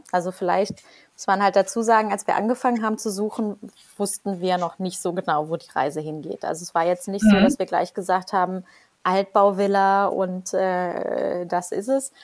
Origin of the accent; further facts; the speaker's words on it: North Rhine-Westphalia, Germany; now in Berlin, Germany; wir kommen eigentlich beide ursprünglich aus dem Rheinland, der Bauherr direkt aus Köln, ich aus der Umgebung, aber wir sind beide schon sehr, sehr lange in Berlin und mittlerweile würden wir uns dann, glaube ich, doch auch als Berliner bezeichnen.